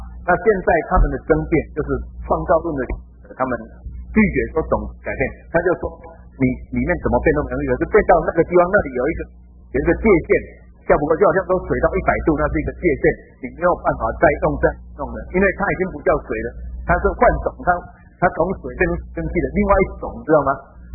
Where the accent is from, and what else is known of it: Taiwan